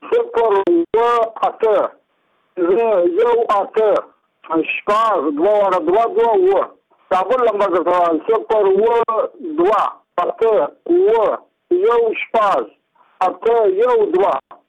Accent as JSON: {"language": "Pashto", "region": "Badghis", "country": "Afghanistan", "said": "زه په خپله د بادغیس له ولایت یم او د مقر د ولسوالۍ یم او د انګور د کلي یم."}